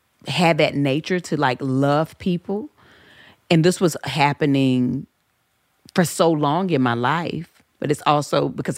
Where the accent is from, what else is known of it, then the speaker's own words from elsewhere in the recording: Southern United States, United States; And I grew up in the church. I grew up in the South.